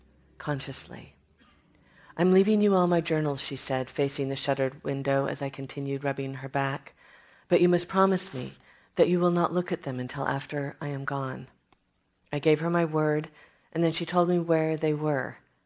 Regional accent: Riverside, California, United States; born there; And it reminds me where I come from. And I was born in Riverside, California, and I just think we imprint on those early signals of light and smell and orange blossoms.

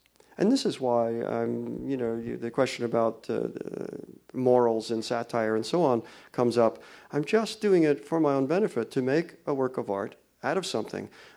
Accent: New York, United States; now in Los Angeles, United States; I grew up in New York. I had never been west of the Hudson River till I was in my early 20s. And then I went all the way west to Buffalo because I married a Buffalo gal.

